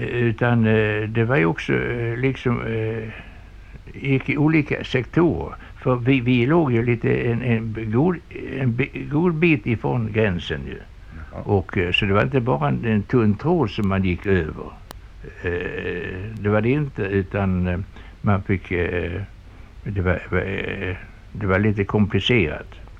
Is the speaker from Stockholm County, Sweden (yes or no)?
no; Landskrona, Skåne, Sweden; och så sa jag det att jag är från Landskrona